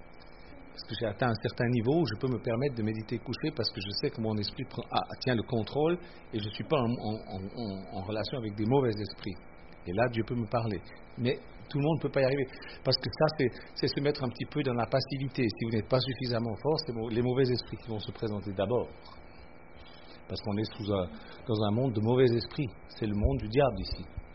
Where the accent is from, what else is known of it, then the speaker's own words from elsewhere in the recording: Switzerland; Vous savez que chez nous, en Suisse, ce que vous appelez la lingerie, nous, ça s'appelle la chambre à lessive.